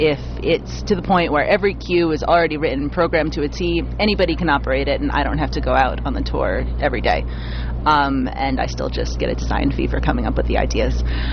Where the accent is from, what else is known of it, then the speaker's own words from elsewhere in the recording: United States; I am from the United States, but I don't live anywhere.